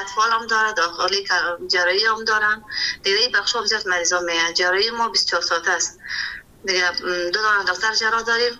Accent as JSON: {"language": "Persian", "region": "Kabul", "country": "Afghanistan", "tie": "born there"}